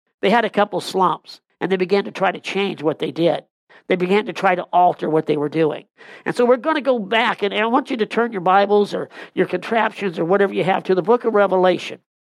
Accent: Illinois, United States; from Illinois.

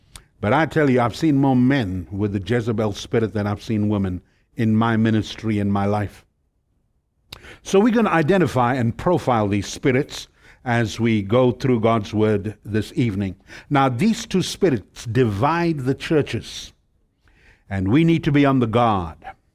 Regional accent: South Africa; accent: British twang; now in United States; I come from South Africa. So if I talk with the British twang, I grew up in the most British of places in South Africa. I'm Asian Indian by background.

